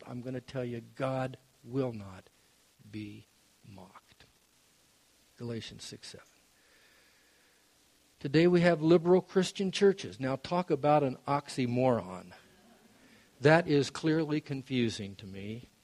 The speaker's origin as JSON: {"language": "English", "town": "Yellow Springs", "region": "Ohio", "country": "United States", "tie": "born or raised there", "said": "the little town that I grew up in Yellow Springs, Ohio"}